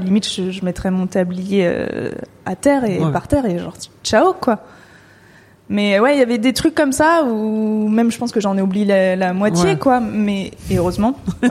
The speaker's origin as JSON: {"language": "French", "region": "Île-de-France", "country": "France", "tie": "born or raised there", "said": "moi, je viens de banlieue, et même si je suis pas loin de Paris. Ça reste la campagne là où je suis, enfin là où j'ai grandi"}